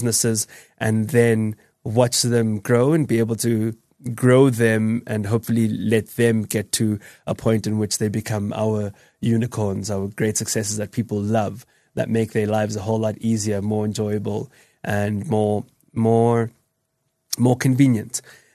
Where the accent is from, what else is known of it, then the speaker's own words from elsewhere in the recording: Soweto, Gauteng, South Africa; I think of all my friends who I grew up with in Soweto